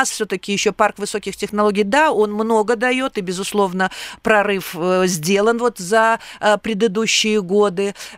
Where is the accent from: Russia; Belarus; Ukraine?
Belarus; И мне было приятно, что я из Беларуси